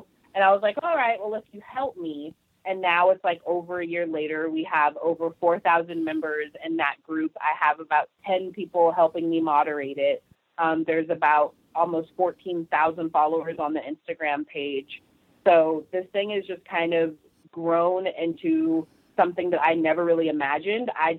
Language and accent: English; California, United States; now in Atlanta, United States; So basically, I started traveling solo about 3 years ago after I moved from California, where I'm from, to Atlanta.